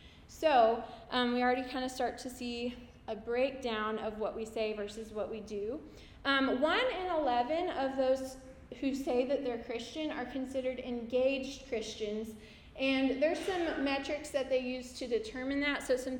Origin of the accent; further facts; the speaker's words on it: Fayetteville, Arkansas, United States; But something that I do want to share with you is that I grew up in Fayetteville, and I went to the University of Arkansas as a student.